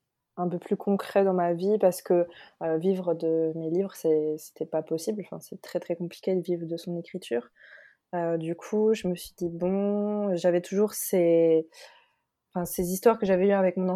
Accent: Schirmeck, Grand Est, France; ma librairie, j'ai choisi de l'ouvrir dans un petit village qui s'appelle Schirmeck. Et c'est là où j'ai grandi, en fait. C'est un peu perdu dans la montagne.

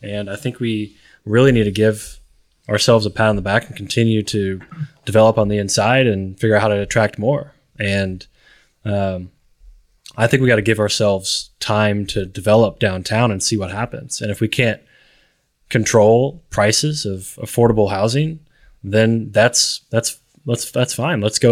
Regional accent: Elizabethtown, Kentucky, United States; I mean, for me, growing up in Elizabethtown, you know, small community, I went to high school in Louisville

